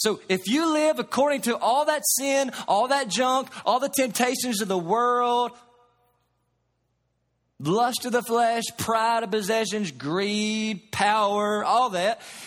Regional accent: Kentucky, United States; You know, I grew up in Katy's, Kentucky, and I grew up just with a basketball in my hand.

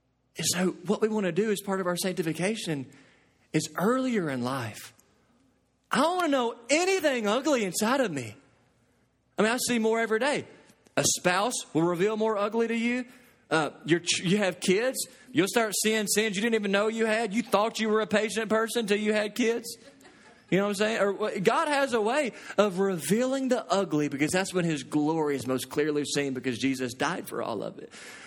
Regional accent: Southern United States, United States; Lord, I was raised in the South.

